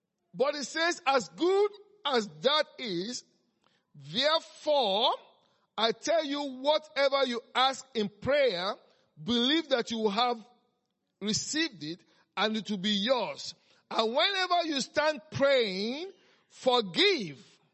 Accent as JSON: {"language": "English", "country": "Nigeria", "also_born_or_lived": "Europe", "said": "I'm from Africa. I'm from Nigeria. I've been in many parts of the world. I lived in Europe for 6 years."}